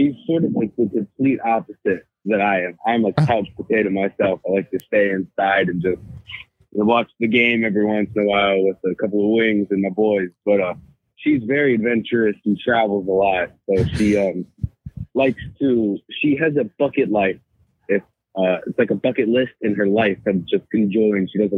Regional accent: Florida, United States; I'm from Florida.

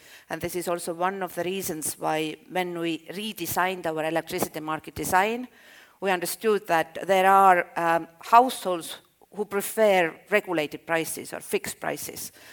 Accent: Estonia; Well, I'm coming from Estonia, everything is digitalized

